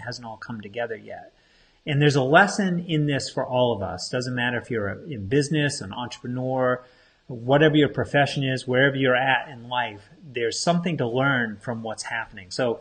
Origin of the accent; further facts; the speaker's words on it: Maine, United States; So I'm from Maine, grew up being a big Celtics fan.